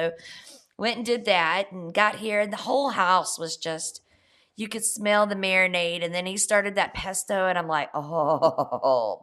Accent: the South, United States; accent: Southern; that's an accent kind of like my Southern accent, you know.

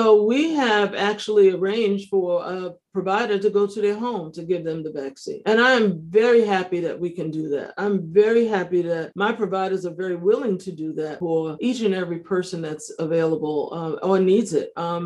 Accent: New York, United States; I'm a New Yorker originally.

